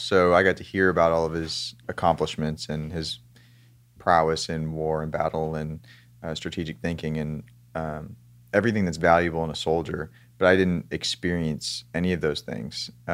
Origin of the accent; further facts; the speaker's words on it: San Diego, California, United States; born there; I was born in San Diego, California.